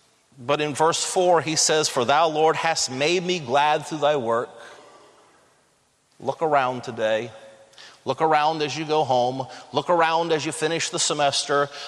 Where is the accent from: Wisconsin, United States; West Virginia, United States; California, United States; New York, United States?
West Virginia, United States; Parkersburg; also born or lived in Marietta, Ohio; I was from Parkersburg, West Virginia, from Marietta, Ohio. I didn't know a lot of big words, and the words that I knew, I didn't say the way everybody else around here said them.